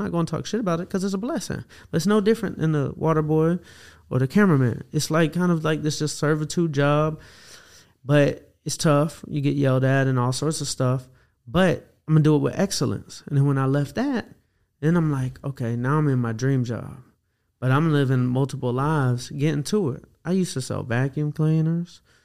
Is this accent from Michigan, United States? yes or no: no; Atlanta, Georgia, United States; Atlanta, Georgia, man. I grew up in Atlanta. My dad was a blues musician.